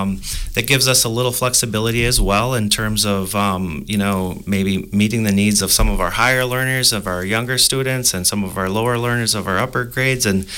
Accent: Loganville, United States; And I'm a local person. I grew up in Loganville

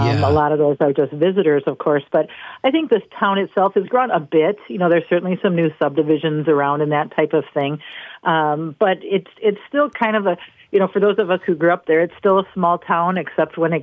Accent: Lake Geneva, Wisconsin, United States; now in Burlington, United States; I grew up and raised in Lake Geneva, went to school and high school there and everything. I live just a few miles away now in Burlington

